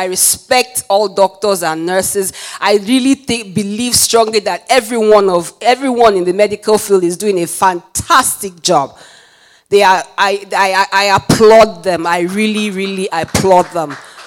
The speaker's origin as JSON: {"language": "English", "country": "Nigeria", "said": "at this point I can say I'm originally Nigerian. I can borrow past pieces term and say I'm originally Nigerian."}